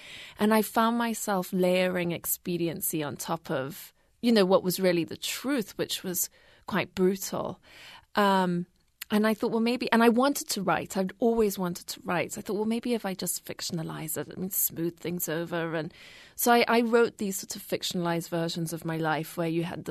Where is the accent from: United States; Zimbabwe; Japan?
Zimbabwe; part of the problem of growing up in Rhodesia, as it was then called